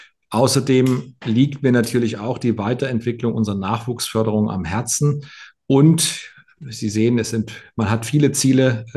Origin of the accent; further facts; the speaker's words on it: Dresden, Saxony, Germany; Diese Stadt ist nicht nur meine Heimatstadt